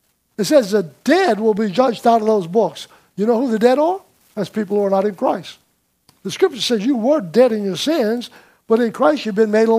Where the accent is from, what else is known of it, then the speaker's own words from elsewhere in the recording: Slidell, Louisiana, United States; I've constantly reminded myself that I'm from Slidell. This is home for me. I don't want to be any other place on the planet.